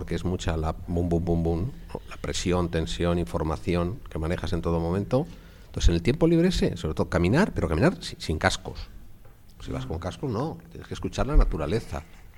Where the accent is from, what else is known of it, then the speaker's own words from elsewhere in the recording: Salamanca, Castile and León, Spain; Me considero muy salmantino, ¿de acuerdo? Muy salmantino.